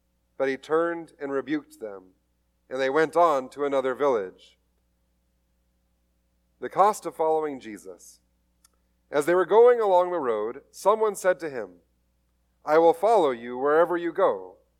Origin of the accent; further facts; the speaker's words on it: California, United States; I am from Southern California in the desert. We grew weeds and cacti.